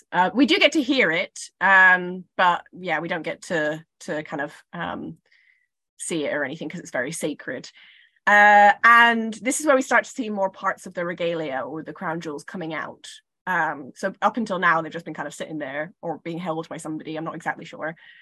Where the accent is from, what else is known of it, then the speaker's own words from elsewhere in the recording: Scotland, United Kingdom; Yeah, I think I'm allowed to say this because I'm Scottish.